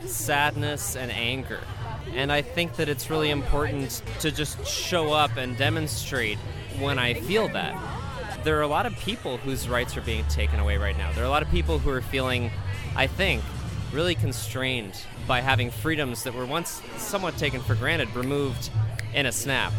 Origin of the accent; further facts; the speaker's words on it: Boulder, Colorado, United States; I'm from Boulder.